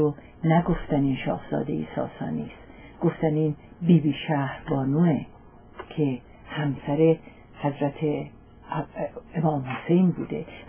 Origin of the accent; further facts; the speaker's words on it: Iran; میپرسن که خانم شما کجایی هستین؟ باز من نمیگم